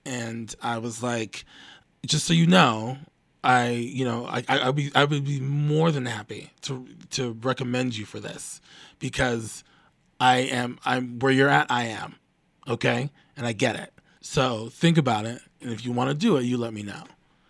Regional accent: Aurora, Colorado, United States; because I grew up in Aurora and that's all that there was just everybody of everything, you know?

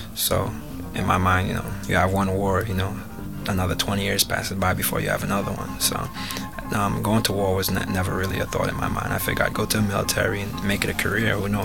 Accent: New York, United States; also born or lived in Haiti; And even though I was born in Haiti, I was raised in New York from the age of 5. All I know is America, you know. I don't know Haiti.

